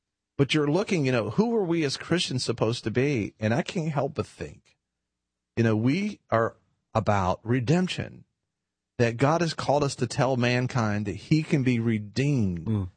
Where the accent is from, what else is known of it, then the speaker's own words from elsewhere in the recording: United States; As an American, you know, Americans can think any way they want to think